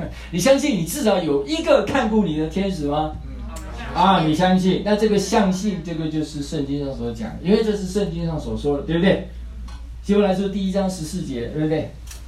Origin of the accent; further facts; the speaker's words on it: Taiwan; 我跟你讲啊，我们台湾人啊，有很多都是爱在心里口难开啊